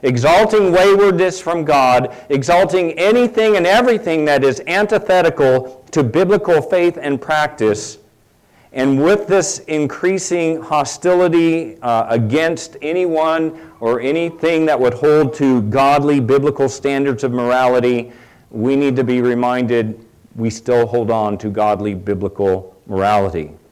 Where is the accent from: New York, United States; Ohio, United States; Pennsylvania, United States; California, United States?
California, United States; I'm from California, born and bred in California. I like to say now, most definitively, I'm from California.